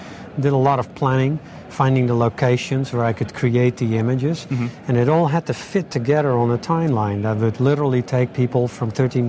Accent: Netherlands; I'm from Holland. I was born and raised below sea level.

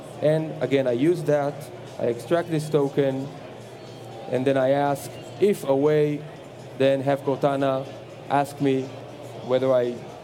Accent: Israel; So I'm from Israel, I'm in Seattle right now, this is pretty far away.

